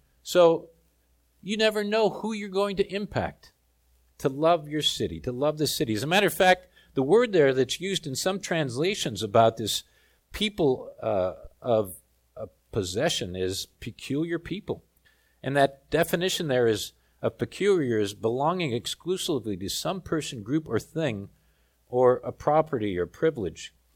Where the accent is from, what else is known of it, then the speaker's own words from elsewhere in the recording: South Africa; I'm from South Africa. I've been living in South Africa. I blow the vuvuzela.